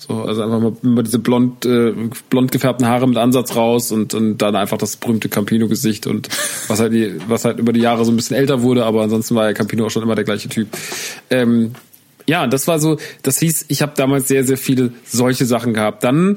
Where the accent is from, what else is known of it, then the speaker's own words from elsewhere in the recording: Rodgau, Hesse, Germany; Deswegen ist Rodgau bis heute, wenn man irgendwo sagt, in der Kneipe mit Leuten Ü40 sagt, ja, ich komme aus Rodgau